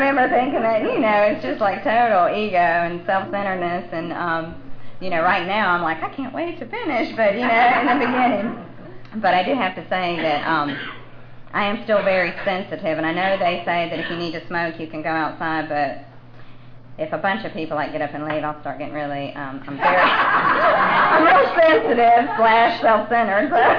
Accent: Georgia, United States; also born or lived in Valdosta; now in Norcross, United States; I'm from Middle Georgia, and after 2 years of sobriety, I moved to Valdosta to go to school

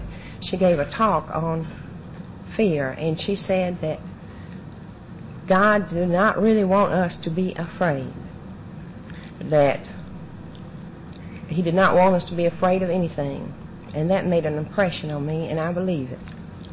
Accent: Columbus, Ohio, United States; Well, I was born in Columbus 40-something years ago, and I grew up in a home where drinking was a way of life.

